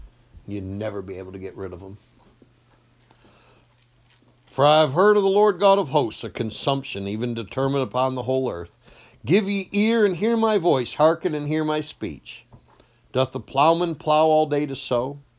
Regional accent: Machias, Maine, United States; I know I grew up in Machias, and I used to say, it don't make no never mind no how.

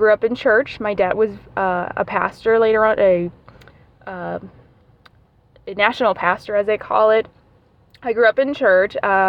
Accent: Panama City, Panamá, Panama; I am from Panama City, Panama, the country of Panama. If you heard of the Panama Canal, that's where I'm from.

